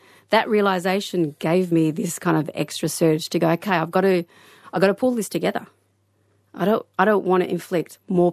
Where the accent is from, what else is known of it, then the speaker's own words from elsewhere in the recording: Geraldton, Western Australia, Australia; I mean, I grew up in Geraldton.